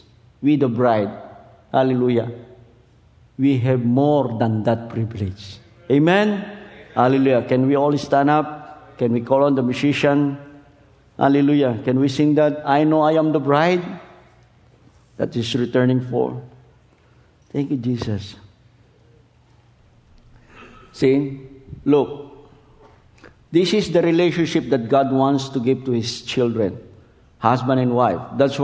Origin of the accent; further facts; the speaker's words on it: Philippines; as a Filipino, as in the third world country, it's really a miracle.